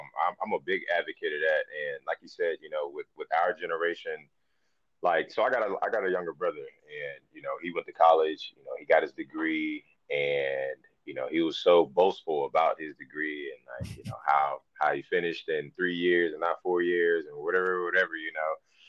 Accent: Virginia Beach, Virginia, United States; now in North Carolina, United States; I'm originally from Virginia, more specifically Virginia Beach. Yeah, you know I mean? Virginia Beach area. So, my mom and I and my little brother, we moved down here back in, like, 2010.

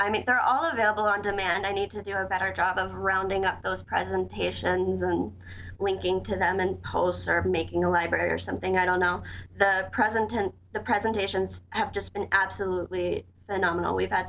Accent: Delaware, United States; I'm from Delaware, but I've been in Colorado for like 12 years, so. Okay. I think some of my vowels are still a little bit Delawarean.

